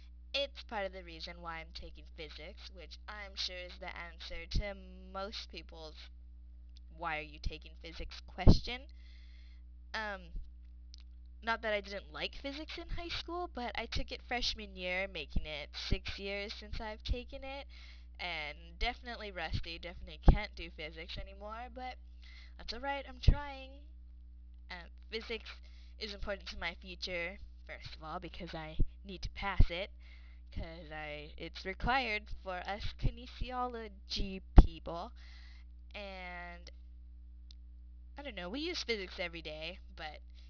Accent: Kona, Hawaii, United States; I'm from the Big Island of the beautiful state of Hawaii. I was born and raised in a town called Kona

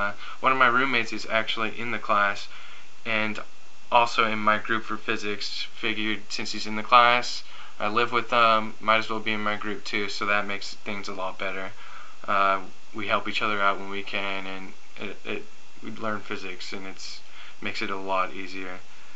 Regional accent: Sylmar, California, United States; I grew up in Sylmar in San Fernando Valley, which wasn't the best place to grow up because of all the gangs and crimes that happened there

